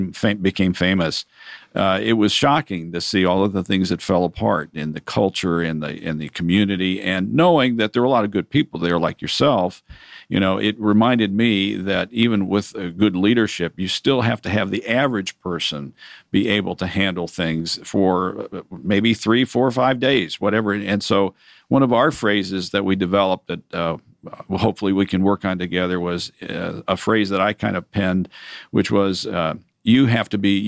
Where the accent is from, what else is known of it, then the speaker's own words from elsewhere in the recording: United States; one of the things that I felt as an American after 9/11 and Katrina